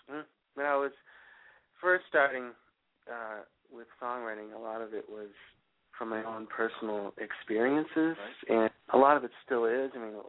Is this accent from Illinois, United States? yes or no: no; Massachusetts, United States; also born or lived in Oregon / Washington; I moved back to Massachusetts, which is my home state. But previous to that, I had lived in Oregon for close to 20 years in Washington.